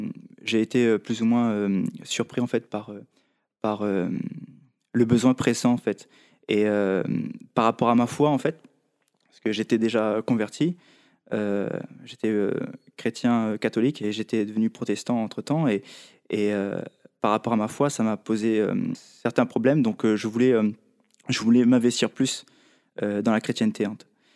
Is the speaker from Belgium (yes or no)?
no; Réunion, France; moved away as an adult; Je viens de l'île de la Réunion, en fait, et j'ai quitté mon île, en fait, et pour m'inscrire, en fait, dans l'armée, en fait, dans la marine nationale.